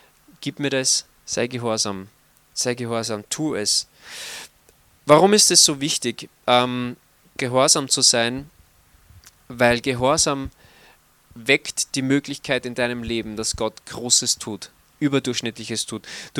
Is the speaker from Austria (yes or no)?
yes; Austria; Ich schon. Ich bin nämlich ein Österreicher.